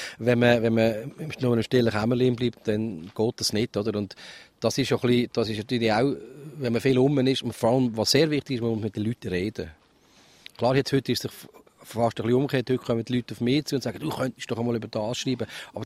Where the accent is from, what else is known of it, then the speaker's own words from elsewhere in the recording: Switzerland; Wir haben das allerdings als Schweizer gut gemacht.